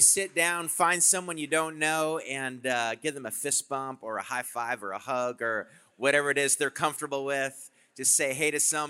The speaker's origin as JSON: {"language": "English", "country": "Canada", "lives_now": "United States", "said": "I'm originally from Canada. I've been in a fellow Canadian right here, but I've moved to California in 2008."}